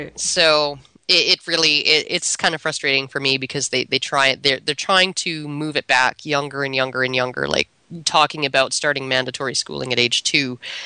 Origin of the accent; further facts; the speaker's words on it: Canada; I'm Canadian, by the way, eh?